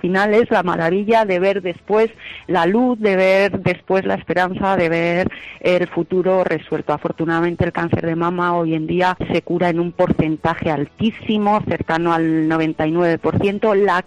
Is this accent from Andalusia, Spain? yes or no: no; Guadalajara, Castilla-La Mancha, Spain; yo soy nacida en Guadalajara, criada allí. Circunstancialmente estoy trabajando en Madrid